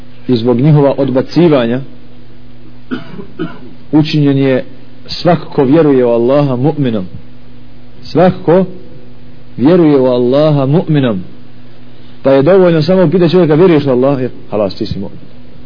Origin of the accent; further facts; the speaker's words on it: Bosnia & Herzegovina; I kod nas u Bosni nije se od toga čisto.